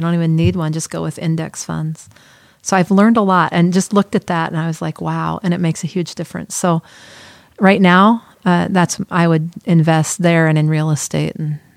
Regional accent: California, United States; I'm from California, the land of the fruits and the nuts.

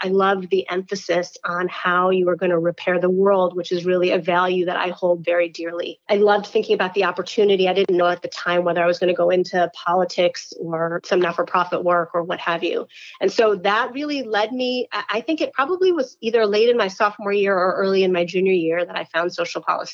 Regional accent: Syracuse, New York, United States; I grew up in Syracuse, New York.

